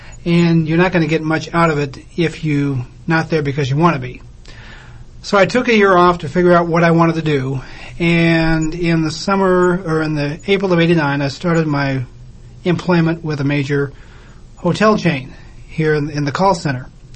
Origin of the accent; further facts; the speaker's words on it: Omaha, Nebraska, United States; I was born and raised in Omaha.